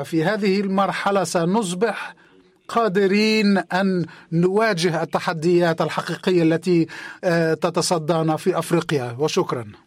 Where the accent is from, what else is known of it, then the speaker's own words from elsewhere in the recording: Egypt; وأنا يمكن أن أدرب، أنا مدرب من مصر.